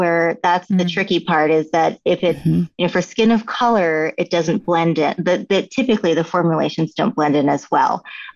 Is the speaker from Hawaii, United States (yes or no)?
yes; Hawaii, United States; also born or lived in California; is I grew up in Hawaii and California, so I grew up in the sun too.